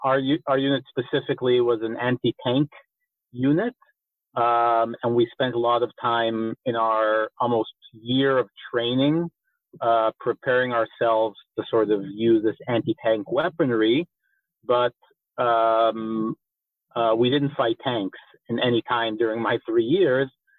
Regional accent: Rehovot, Central District, Israel; accent: slight American; So I'm an Israeli born and raised. My slight American accent is from my mom, who grew up in upstate New York. But she moved here, met my dad, and we were basically raised in a city called the Rehovot, which is in the center, more or less, of Israel.

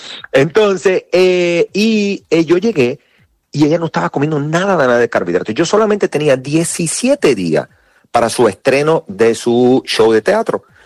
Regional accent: Dominican Republic; O sea, nosotros somos dominicanos

